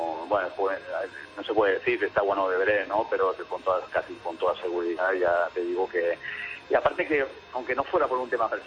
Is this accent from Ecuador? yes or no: no; Spain; a nosotros personalmente como Español